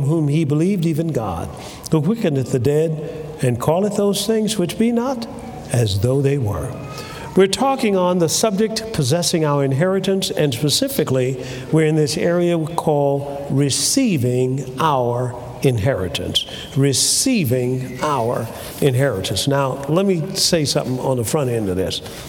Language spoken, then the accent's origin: English; United States; some of you might think these things happen to me that I could get blessed and all that because I'm from the United States of America.